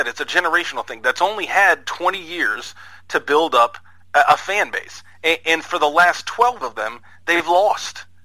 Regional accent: Texas, United States; I say this as somebody who's not from St. Louis, I grew up in Texas

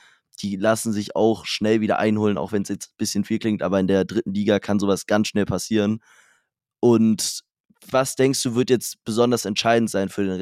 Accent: Wiesbaden, Hesse, Germany; Ich komme aus Wiesbaden und da muss man natürlich Local Support zeigen.

